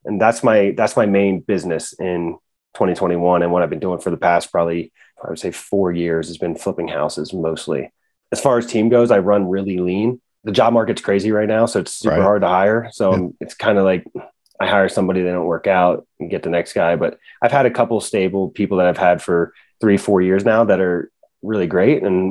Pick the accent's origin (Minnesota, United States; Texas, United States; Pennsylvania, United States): Pennsylvania, United States; No, I'm actually from Pennsylvania.